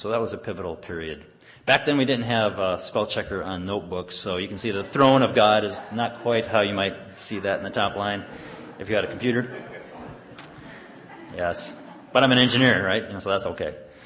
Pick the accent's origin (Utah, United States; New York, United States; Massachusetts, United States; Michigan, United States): Michigan, United States; Flint; as we came back to our home church where I grew up in Flint